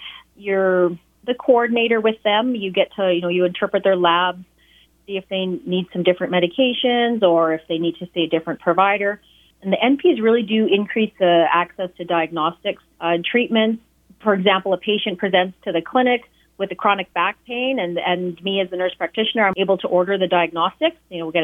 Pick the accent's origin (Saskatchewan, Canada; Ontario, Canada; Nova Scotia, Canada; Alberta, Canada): Saskatchewan, Canada; Prince Albert; I'm from Prince Albert. I grew up, raised here, and graduate of St. Mary's.